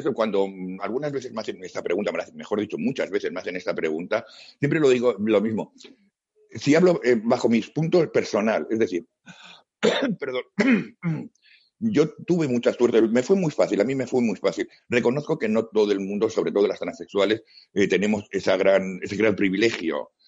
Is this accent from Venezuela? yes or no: no; Logroño, La Rioja, Spain; born there; A ver, yo nací en Logroño porque en esos momentos mis padres fueron a visitar a mis abuelos